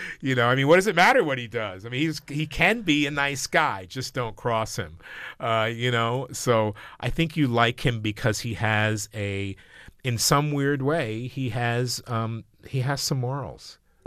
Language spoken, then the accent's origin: English; Rome, Lazio, Italy; also born or lived in Copenhagen, Denmark; So I grew up in, I was born in Copenhagen, raised in Rome, Italy. My father is from Naples, Italy, and my mother is from Alabama.